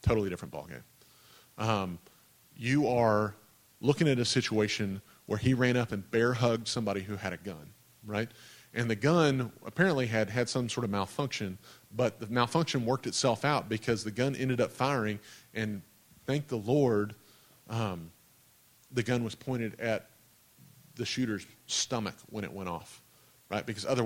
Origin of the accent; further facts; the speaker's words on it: Texas, United States; like back where I grew up, they called it the hug and howdy ministry, right? I'm from Texas, and they said dumb stuff like that.